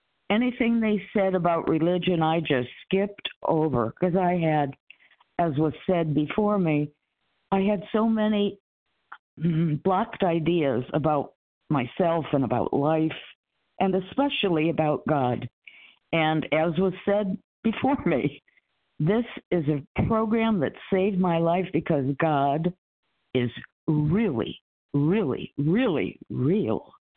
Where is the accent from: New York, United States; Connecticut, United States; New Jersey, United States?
Connecticut, United States; I'm from Connecticut